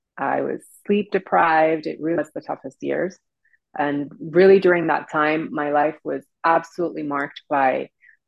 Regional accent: Puerto Rico; I grew up in Puerto Rico in a household filled with women. I was one of three girls

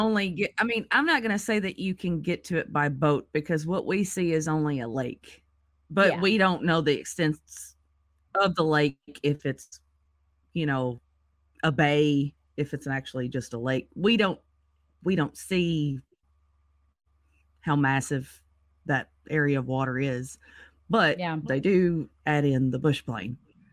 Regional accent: the South, United States; I'm from the South. Canning is a thing

